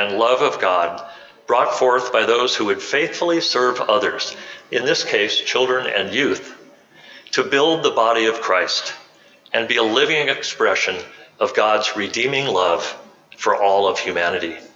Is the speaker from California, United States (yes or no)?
yes; Pacific Palisades, California, United States; full of memories of attending St. Matthew's Parish School Kindergarten and later Sunday School in my hometown of Pacific Palisades, about 80 miles down the road.